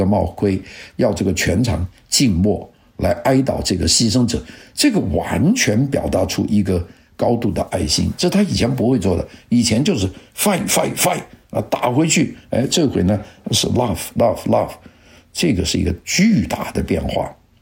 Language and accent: Chinese; Guangdong, China; 我们广东人叫二五仔就是这个脚踏两个船